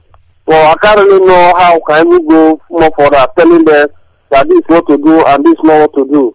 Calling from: Parakou, Borgou, Benin; I'm currently from Republic of Benin, Parakou in particular.

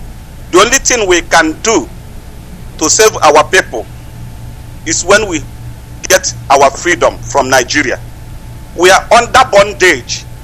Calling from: Ireland; From Ireland.

